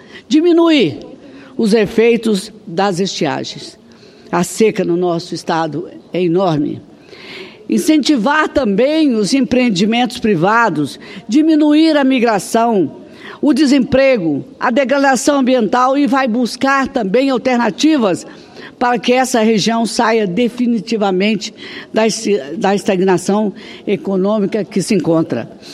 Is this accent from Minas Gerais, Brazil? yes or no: yes; Caratinga, Minas Gerais, Brazil; aquela região de Minas Gerais, minha terra natal, por exemplo, Caratinga